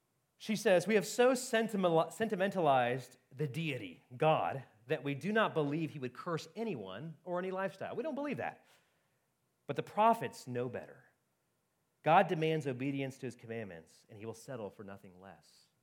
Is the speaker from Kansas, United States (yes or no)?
no; Ohio, United States; I just read about my home state of Ohio.